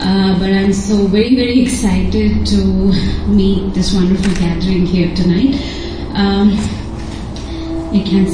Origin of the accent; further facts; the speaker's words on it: India; moved away as an adult; So I am from India, and I was practicing lawyer, and I went to the US to pursue master's